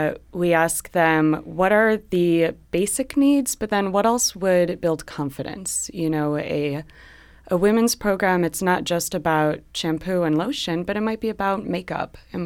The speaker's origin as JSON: {"language": "English", "town": "Chicago", "region": "Illinois", "country": "United States", "lives_now": "San Francisco, United States", "said": "I come from Chicago and homelessness is a big issue there too."}